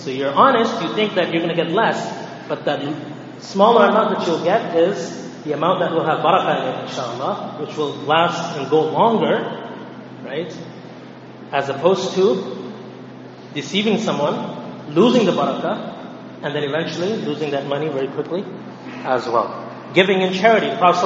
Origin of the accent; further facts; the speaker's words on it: Canada; Last week we talked about challenges that we're facing as Canadian Muslims.